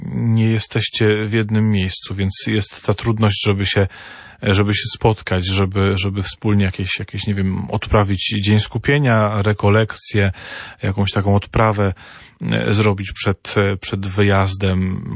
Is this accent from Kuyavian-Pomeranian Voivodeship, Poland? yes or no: yes; Toruń, Kuyavian-Pomeranian Voivodeship, Poland; Ja z Torunia